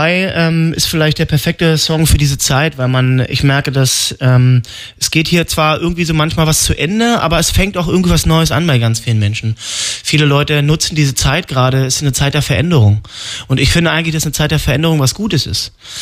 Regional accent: Brandenburg, Germany; Ja, ich bin in der Lausitz aufgewachsen in Brandenburg und bin dann mit 13 auf die Lausitzer Sportschule in Cottbus aufgenommen worden.

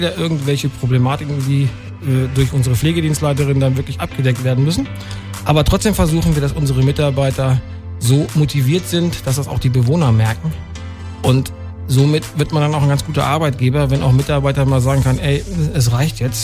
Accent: Lower Saxony, Germany; ich bin Niedersachse

